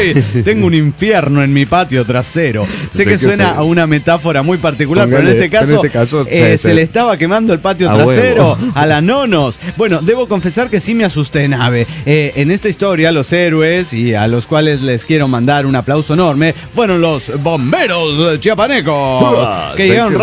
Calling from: Valle Hermoso, Córdoba, Argentina; de Vallehermoso, Córdoba, Argentina.

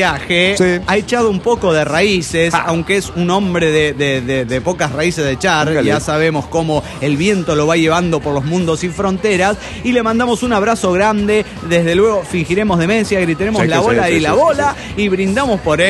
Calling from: Guadalajara, Jalisco, Mexico; de Guadalajara, Jalisco, México.

